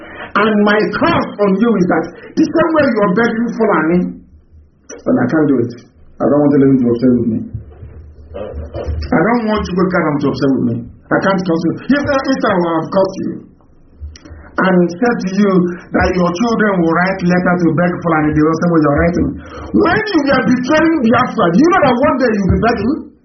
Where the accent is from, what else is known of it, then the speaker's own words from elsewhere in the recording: Nigeria; I'm a Nigerian.